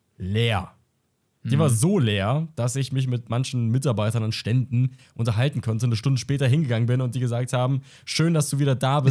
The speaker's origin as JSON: {"language": "German", "country": "Germany", "said": "Also ich muss dazu sagen, ich als richtiger Deutscher war natürlich vor Öffnung schon da."}